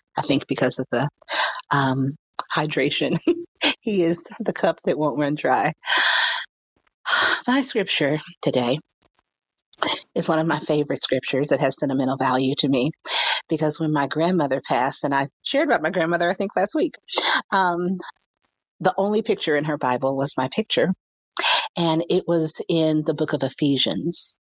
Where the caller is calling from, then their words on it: Atlanta, Georgia, United States; Hey, everyone. I'm calling in from Atlanta, Georgia.